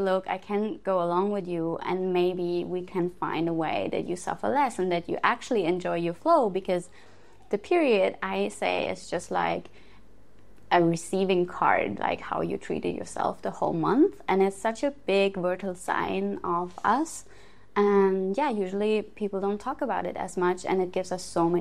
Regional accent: Germany; English is a second language; moved away; So I'm from Germany. I left in 2017.

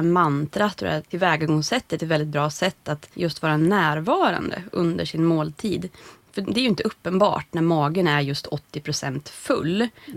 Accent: Norrland, Sweden; Det tycker inte jag riktigt om som norrlänning själv

